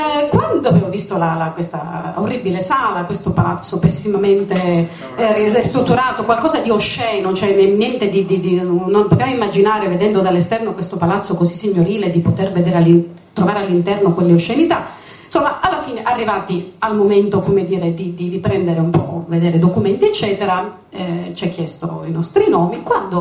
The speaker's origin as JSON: {"language": "Italian", "town": "Cosenza", "region": "Calabria", "country": "Italy", "tie": "born or raised there", "also_born_or_lived": "-", "said": "io sono cosentina, sono nata qua, sono stata fuori per tanti anni"}